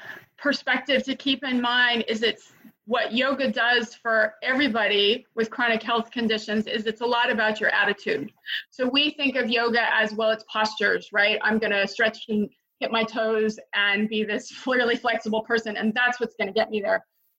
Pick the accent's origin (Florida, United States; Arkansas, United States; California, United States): California, United States; Sure. So I grew up in California in a beach town.